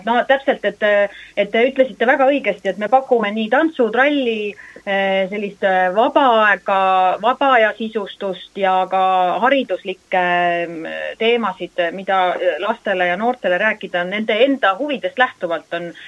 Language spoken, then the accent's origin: Estonian; Saare County, Estonia; me oleme Saaremaalt, mitte kuskilt Mandrimaalt.